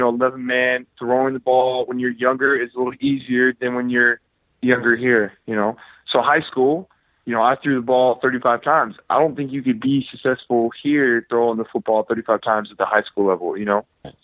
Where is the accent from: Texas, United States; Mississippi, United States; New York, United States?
Texas, United States; Because, like I said, born and raised in Texas, been training quarterbacks for 7 years in Texas, mm-hmm.